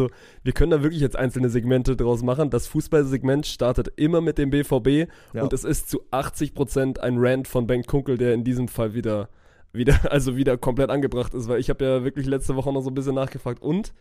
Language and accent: German; Hanover, Lower Saxony, Germany; ich komme auch aus Hannover.